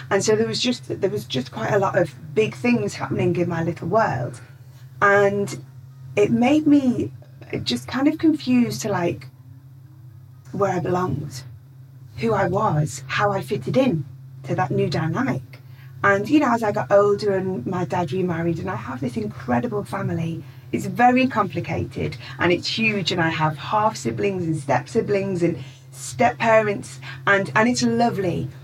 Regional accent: Rainhill, North West England, United Kingdom; I grew up just outside Liverpool, and I was born in Wiston Hospital. My parents and I lived in a place called Rainhill

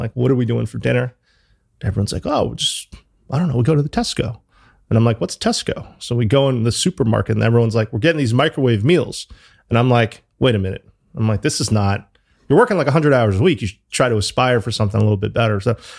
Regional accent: New Haven, Connecticut, United States; moved away as an adult; also born or lived in Chicago / New York; now in London, United Kingdom; So my story is I grew up in New Haven. I went to university in Chicago. I went to a college called Northwestern. And then my first job out of college, I worked on Wall Street in New York

